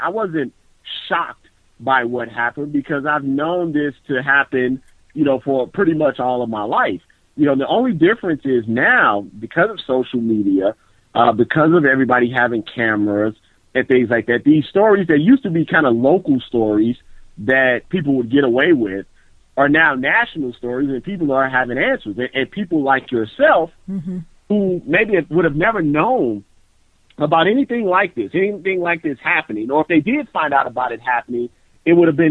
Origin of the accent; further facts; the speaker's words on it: United States; born there; The reason mm-hmm. being is, you know, I was born in America, you know.